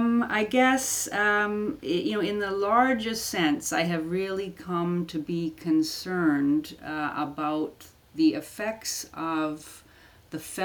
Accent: Canada; I'm a Canadian, but I see myself as having the same inheritance on this continent.

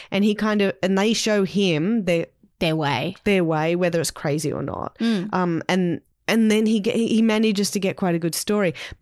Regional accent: England, United Kingdom; I'm from England as well.

